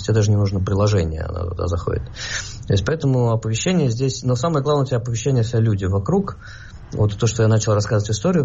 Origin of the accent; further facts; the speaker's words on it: Moscow, Russia; now in Israel; Мы из Москвы, мы не привыкли к таким тесным социальным контактам и плотности социальных связей.